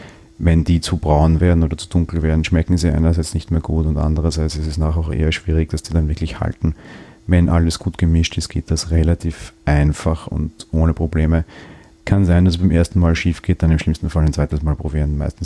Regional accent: Vienna, Austria; ich komme aus Wien und Wienern sagt man ja durchaus nach, ganz gut backen zu können.

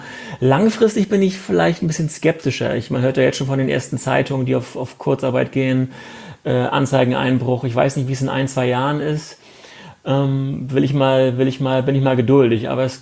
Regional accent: Mecklenburg-Vorpommern, Germany; Also ich bin ja in einem kleinen Dorf aufgewachsen in Mecklenburg, so 30 Kilometer von Rostock entfernt

